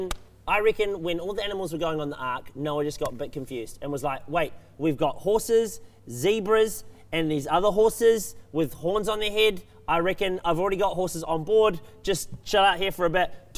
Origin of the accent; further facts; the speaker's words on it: Scotland, United Kingdom; born there; I was born in Scotland.